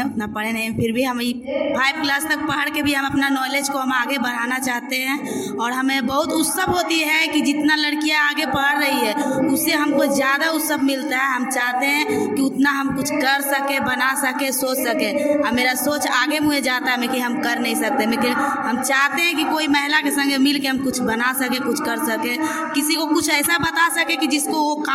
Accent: Madhopur, India; मैं माधोपुर के रहने वाली हूँ।

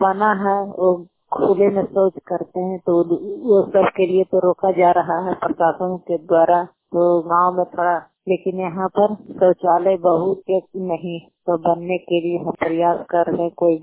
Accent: Mamarapur, Bihar, India; मेरा गांव है ममारापुर प्रखंड हरनौत है, पचौरा पंचायत है।

